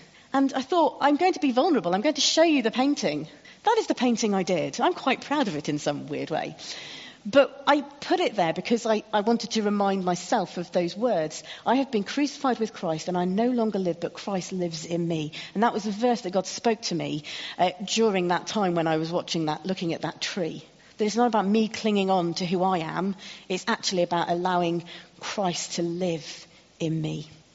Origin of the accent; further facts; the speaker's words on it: Sheffield, Yorkshire and the Humber, United Kingdom; There are some hills. They're not really hills. I'm from Sheffield. They're not hills.